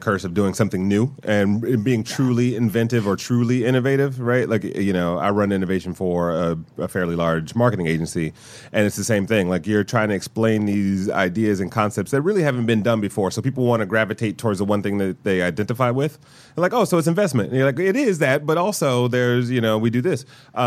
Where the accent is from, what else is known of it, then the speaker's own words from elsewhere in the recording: Detroit, Michigan, United States; I'm from Detroit, so